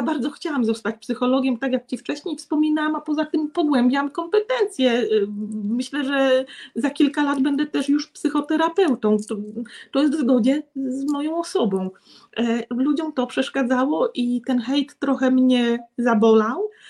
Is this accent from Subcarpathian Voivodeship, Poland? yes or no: yes; Subcarpathian Voivodeship, Poland; moved away; I jak wyjechałam z Bieszczady, to kiedyś znajoma opowiadała